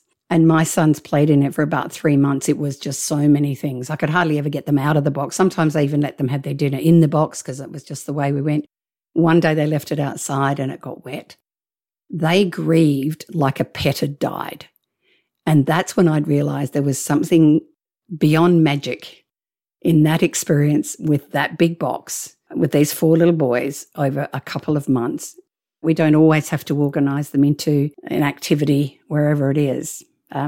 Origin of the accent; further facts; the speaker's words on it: Australia; hang on, I'm Australian. We've got sharks, crocodiles and all sorts of far more danger.